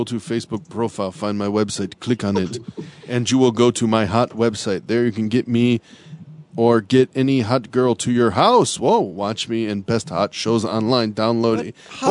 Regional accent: Czechia; I'm from Czech Republic.

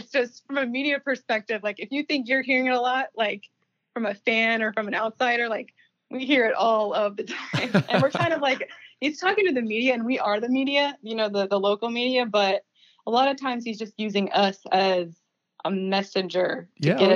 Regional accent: Raleigh, North Carolina, United States; And I'm from Raleigh, so I'll get back to Raleigh, spend a couple of days with the family this weekend

